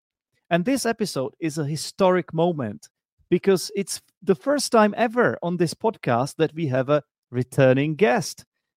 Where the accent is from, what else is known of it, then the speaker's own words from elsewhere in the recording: Czechia; I'm from the Czech Republic